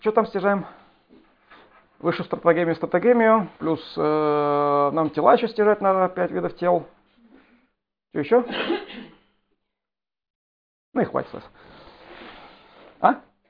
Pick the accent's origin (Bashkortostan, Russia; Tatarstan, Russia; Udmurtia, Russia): Tatarstan, Russia; now in Naberezhnye Chelny, Russia; я сам из Анакаева, маленький поселок, там сколько там, ну 30 тысяч населения, переехал в Челны.